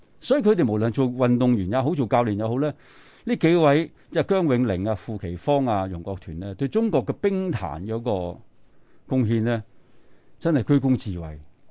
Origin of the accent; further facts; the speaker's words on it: Hong Kong; 我自己覺得作為香港人咧，係應該知嘅。